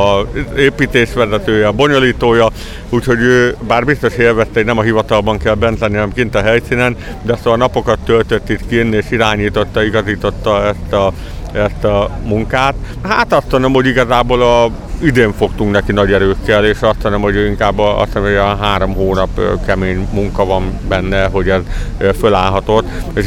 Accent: Miskolc, Borsod-Abaúj-Zemplén, Hungary; Én magam vasgyári vagyok, diósgyőr vagyok, miskolci vagyok. Itt is születtem a vasgyárban, nem csak azért, mert a kórház itt volt, hanem itt is laktunk ténylegesen.

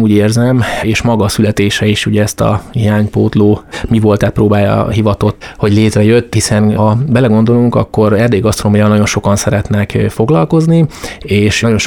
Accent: Great Hungarian Plain, Hungary; born there; de azért én azt gondolom, hogy egy picit azért alföldi születésű emberként

